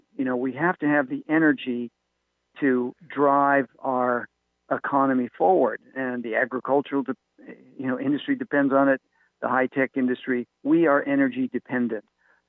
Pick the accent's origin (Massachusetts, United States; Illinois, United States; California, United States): Massachusetts, United States; You know, I'm from Massachusetts and spent a lot of time in New Hampshire